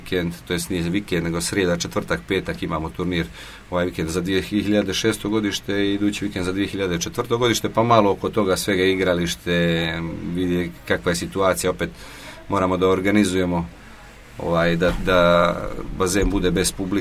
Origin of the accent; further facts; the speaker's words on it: Montenegro; ne samo kod nas u Crnoj Gori, nego svugdje u svijetu